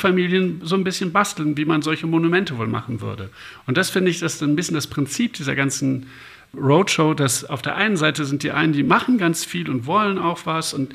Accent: Baden-Württemberg, Germany; Ich komme aus Baden-Württemberg, anderes Land, ihr seid Bayern.

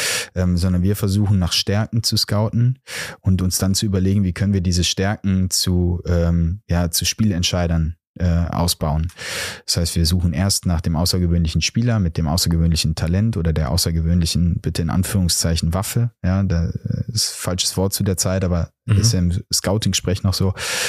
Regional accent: Delbrück, North Rhine-Westphalia, Germany; born or raised there

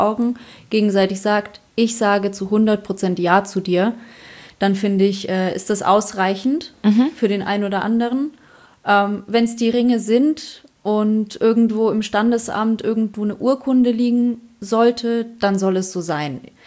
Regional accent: Poland; Bei uns in Polen gibt es nur den Alleinunterhalter.

